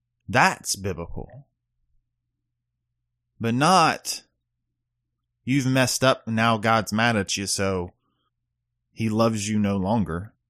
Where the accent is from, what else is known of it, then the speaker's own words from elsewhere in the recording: the South, United States; Now, growing up in the South, I've often heard revivals called for, right?